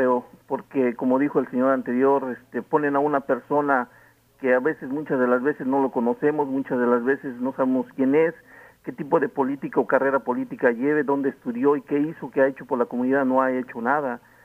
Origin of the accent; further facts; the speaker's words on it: Mexico City, Mexico; Yo soy del Distrito Federal